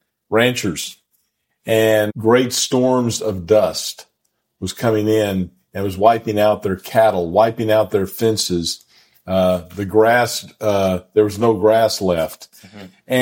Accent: India; born there; And I was born in India after he and my mother met.

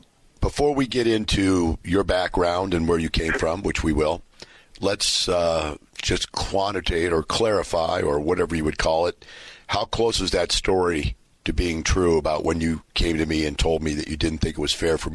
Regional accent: Ferguson, Missouri, United States; for those of you that don't know this already, I'm from Ferguson

